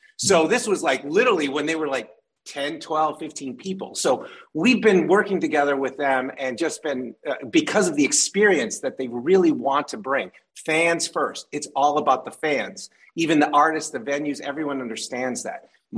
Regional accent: Detroit, Michigan, United States; and I'm from Detroit, right? So I when I was in Detroit

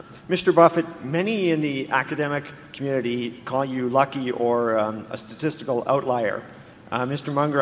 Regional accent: Markham, Ontario, Canada; from Markham, Ontario.

